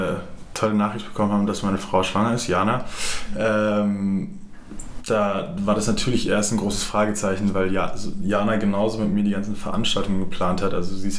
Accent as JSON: {"language": "German", "town": "Munich", "region": "Bavaria", "country": "Germany", "said": "ich bin aus München, ich bin Münchner Kindl, ich bin 27 Jahre alt"}